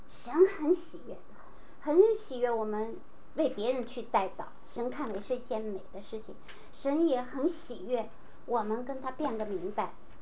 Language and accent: Chinese; California, United States; 那我们加州人，我们美国人哈，也不喜欢他